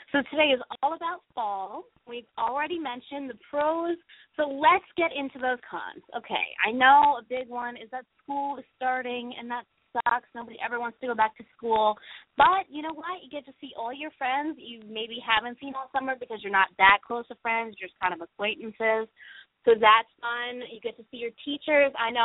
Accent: New England, United States; but I'm from the New England states, and up here, fall is pretty beautiful with the mountains in the background

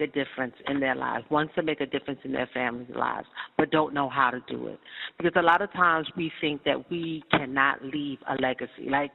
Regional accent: New York, United States; Please note that I did not do that in my home state of New York City.

